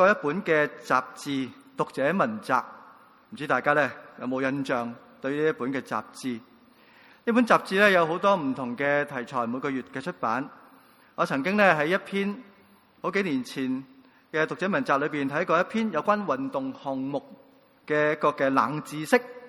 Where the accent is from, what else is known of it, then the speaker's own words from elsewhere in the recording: Hong Kong; 就我哋香港人咧，通常稱之為叫韻律泳